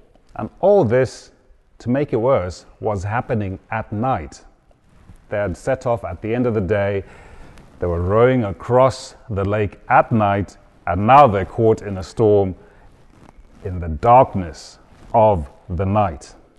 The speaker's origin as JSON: {"language": "English", "country": "Zimbabwe", "tie": "born or raised there", "also_born_or_lived": "Zambia", "lives_now": "United Kingdom", "said": "I was born in Zambia, raised in Zimbabwe. I've got an identity crisis."}